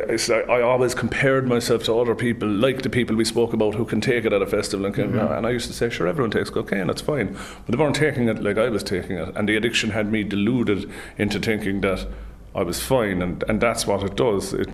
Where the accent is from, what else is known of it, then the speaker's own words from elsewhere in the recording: Munster, Ireland; I grew up in the East Cork area and I came from a good family